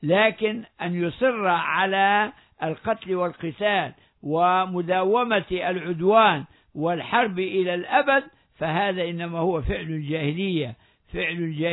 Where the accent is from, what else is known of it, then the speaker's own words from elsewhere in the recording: Libya; ونحن نعيش اليوم في بلادنا العربية بشكل عام وفي بلادنا ليبيا خاصة وعلى وجه الخصوص في عاصمتنا عاصمة ليبيا